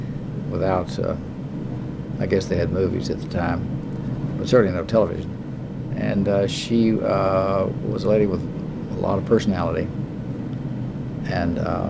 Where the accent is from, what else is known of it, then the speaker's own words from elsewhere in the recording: Lexington, United States; And I grew up in Lexington, went to schools here, and went away to boarding school when I was 14.